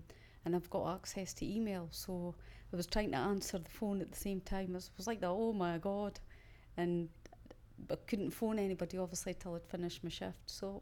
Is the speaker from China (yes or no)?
no; Dundee, Scotland, United Kingdom; I'm 45 and I come from Dundee in Scotland.